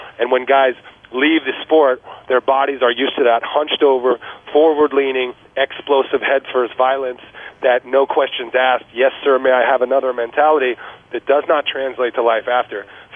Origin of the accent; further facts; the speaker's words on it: San Jose, California, United States; I grew up in San Jose as a 49er fan, and the Broncos were kind of a rival of ours.